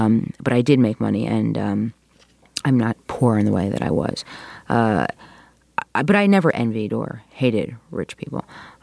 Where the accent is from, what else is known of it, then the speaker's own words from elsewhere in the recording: Morristown, New Jersey, United States; I didn't grow up in New York. I grew up in New Jersey. I grew up in a town called Morristown.